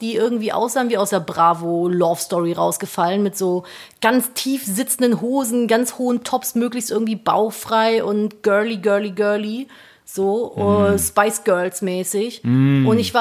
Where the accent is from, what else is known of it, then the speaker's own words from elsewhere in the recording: Cologne, North Rhine-Westphalia, Germany; Ja, also ne, ich bin ja in Köln groß geworden.